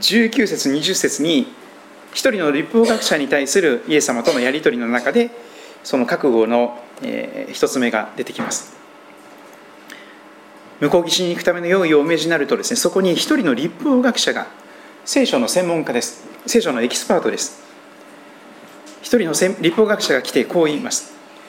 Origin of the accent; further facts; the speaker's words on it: Shikoku, Japan; 私の生まれ育った四国には、何百段という階段を登らなきゃたどり着けないような神社もあるんですけども